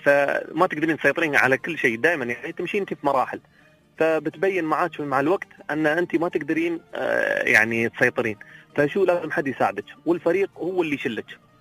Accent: United Arab Emirates; مش موجودة عندنا في الإمارات

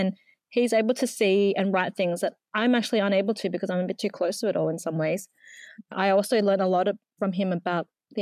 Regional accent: Sydney, New South Wales, Australia; And I had never heard of it growing up in Sydney, but I live quite far from the Armenian community.

